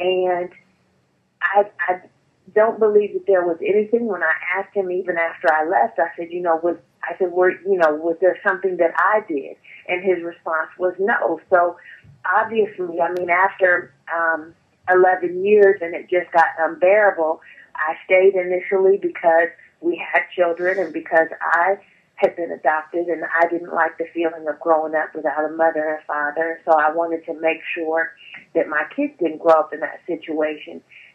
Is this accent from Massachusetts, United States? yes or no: no; Ohio, United States; I grew up in Central Ohio area and started out after I graduated from Ohio State University